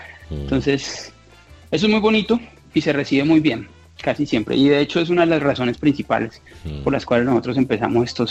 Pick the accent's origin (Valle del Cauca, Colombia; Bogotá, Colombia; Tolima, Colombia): Valle del Cauca, Colombia; Cali; yo pues como caleño, es un honor tremendo